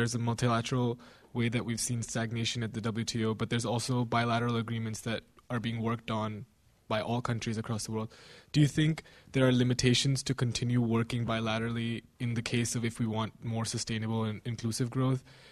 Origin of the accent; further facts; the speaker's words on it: India; I'm Indian.